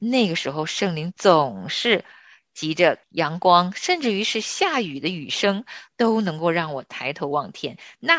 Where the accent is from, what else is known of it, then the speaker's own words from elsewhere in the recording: North China, China; 因为我从小是在华北大平原长大的，在林子里长大、田野里跑大的孩子